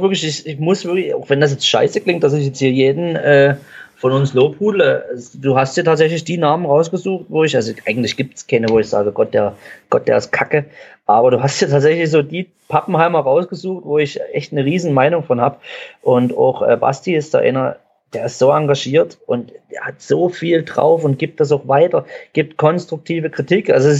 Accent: Saxony, Germany; accent: Saxon; mit meinem super sächsischen Dialekt dann noch Englisch zu sprechen.

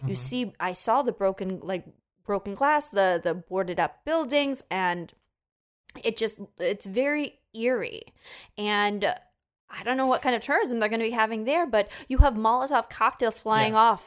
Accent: Florida, United States; also born or lived in New York; I lived in New York for about 9 years, and I grew up mainly in Florida.

